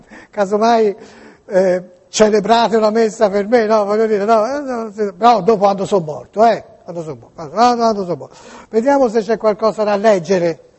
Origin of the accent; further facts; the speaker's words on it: Tuscany, Italy; anche per non dimenticare che siamo toscani, no?